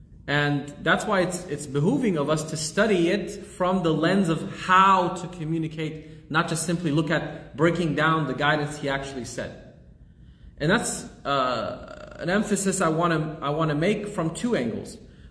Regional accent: Austin, Texas, United States; We're from Austin here.

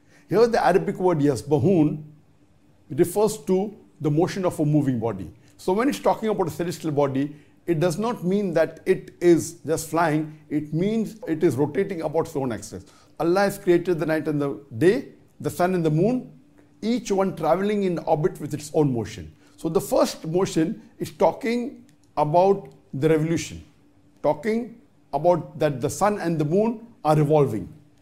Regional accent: Chattogram, Chittagong Division, Bangladesh; from Chattogram, Bangladesh.

